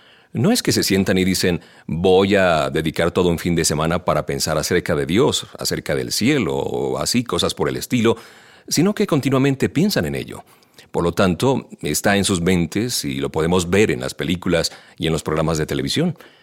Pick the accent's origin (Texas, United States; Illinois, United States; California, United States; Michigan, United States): Michigan, United States; Detroit; Spanish is a second language; Ahora bien, yo soy de Detroit. Detesto a los Chicago Bulls.